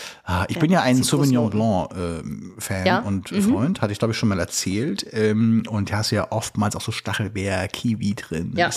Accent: Italy; ich bin ja Italiener

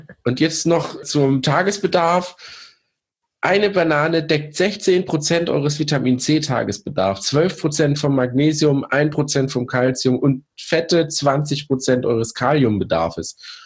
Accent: East Germany, Germany; born there; Genau, wir sind gebürtige Ossis

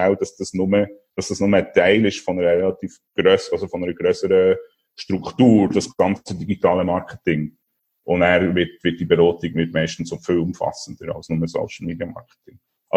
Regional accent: Solothurn, Switzerland; also born or lived in Basel / Copenhagen; now in Portugal; Als Solothurner, da ist über Basel auf Kopenhagen und dann hier auf Portugal, genau.

